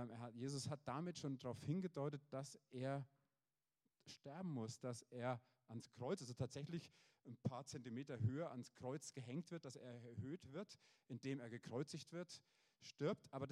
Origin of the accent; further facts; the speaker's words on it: Schweinfurt, Bavaria, Germany; Ich bin in Schweinfurt aufgewachsen, 30 Kilometer Luftlinie von der DDR-Grenze entfernt.